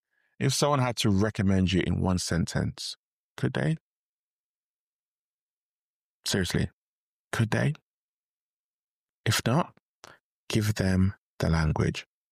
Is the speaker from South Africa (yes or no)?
no; Nigeria; Yeah, I'm Nigerian, it happens.